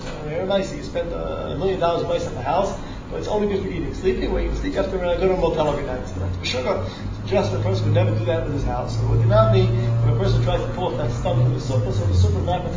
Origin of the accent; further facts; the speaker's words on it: Krakow, Lesser Poland, Poland; So I'm all living in Poland, so I'm in Krakow, I'm from Poland, so.